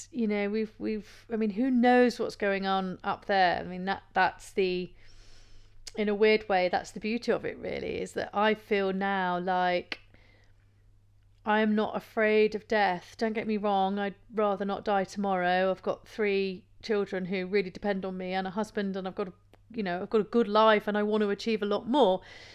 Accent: England, United Kingdom; But in this country, you know, in my home country in England, it's not something that we talk openly about.

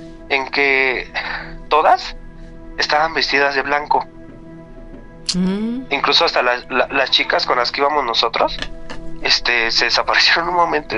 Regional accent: Naucalpan, State of Mexico, Mexico; Y le digo, no, pues yo soy de Naucalpan.

